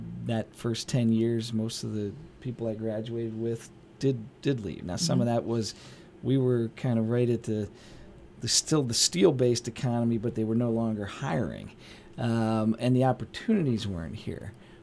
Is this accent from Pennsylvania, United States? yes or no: yes; Pennsylvania, United States; As you pointed out, you know, I'm from the Lehigh Valley. Pretty much my whole career's been here.